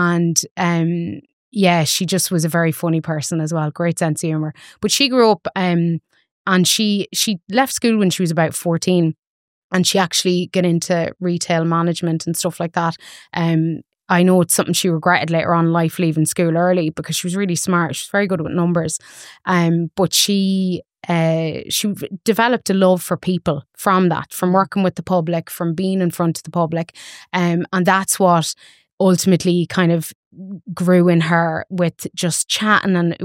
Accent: Clemestan, Leinster, Ireland; I come from Clemestan, a little village in Meath

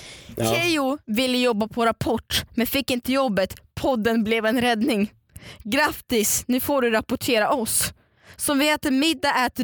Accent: Russia; Det är bara för att jag är ryss.

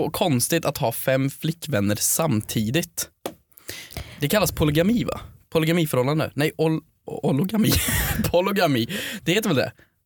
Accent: Värmland, Sweden; jag är från Värmland.

